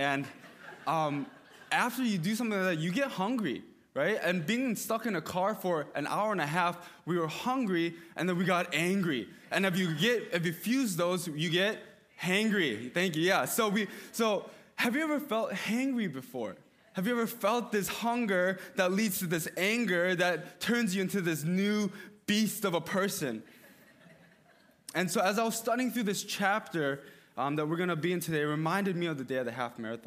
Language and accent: English; Farmington Hills, Michigan, United States; also born or lived in Seoul, South Korea; I'm Korean. I was born in Seoul, South Korea. I grew up in Farmington Hills, Michigan, pretty much my entire life.